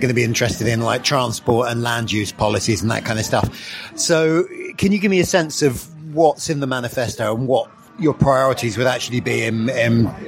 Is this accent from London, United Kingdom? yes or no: yes; London, United Kingdom; I definitely am scum, but not because I'm from London.